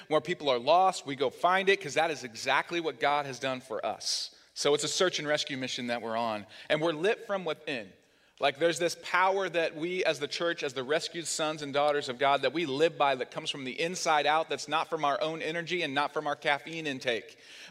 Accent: Oklahoma, United States; So I grew up in Oklahoma, but I loved lighthouses as a kid.

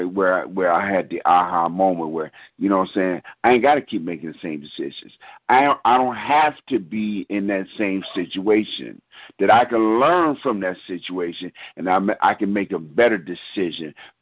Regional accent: Brooklyn, New York, United States; I'm from Brooklyn, so I'm a little bit unrefined.

